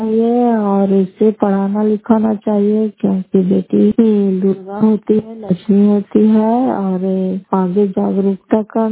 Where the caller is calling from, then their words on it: Nalanda, Bihar, India; घर फतेहपुर पंचायत मकौता जिला नालंदा और कराय प्रसाद ब्लॉक निवासी हूँ।